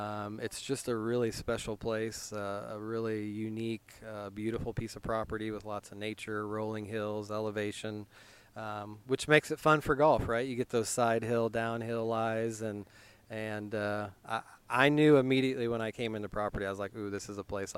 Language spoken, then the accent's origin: English; Atkinson, Nebraska, United States; born there; I was born in Atkinson, Nebraska. I grew up a Cornhusker